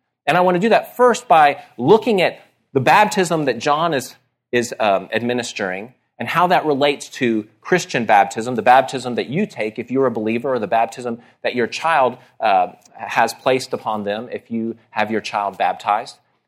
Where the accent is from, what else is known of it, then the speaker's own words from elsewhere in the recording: Dallas, Texas, United States; I grew up in Dallas, and I was at an event in Dallas.